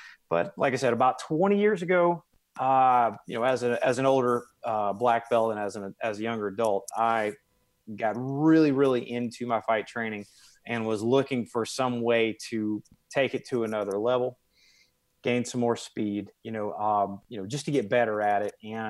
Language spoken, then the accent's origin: English; Macon, Georgia, United States; there was one karate, or it's a actually a taekwondo school, if you will, where I grew up in Macon, Georgia.